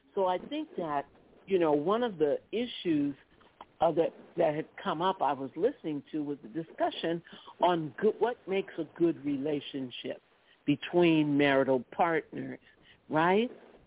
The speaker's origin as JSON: {"language": "English", "region": "New York", "country": "United States", "said": "I'm from New York."}